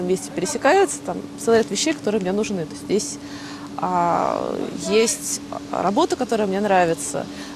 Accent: Moscow, Russia; потому что я москвичка, мне очень в городе не хватает этого простора.

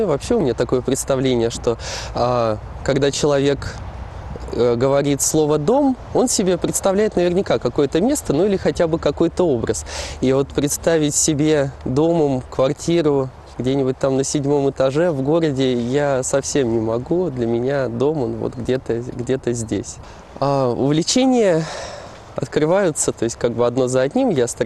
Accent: Rozhdestveno, Leningrad Oblast, Russia; Я родился здесь, в Рождественно. Здесь и учился, и здесь теперь и работаю.

